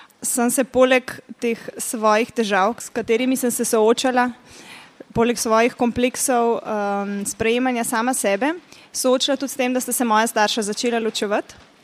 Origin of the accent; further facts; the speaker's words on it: Šmarje-Sap, Central Slovenia, Slovenia; iz Šmarja Sap, sem mamica 5 otrok. Poročena sem 12 let